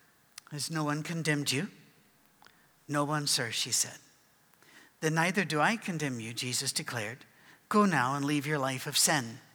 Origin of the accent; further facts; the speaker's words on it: Scotland, United Kingdom; because they were the cheapest and we're Scottish.